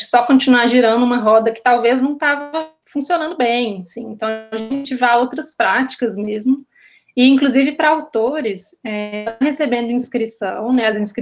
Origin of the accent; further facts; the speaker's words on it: Minas Gerais, Brazil; como mineira, como morador de BH.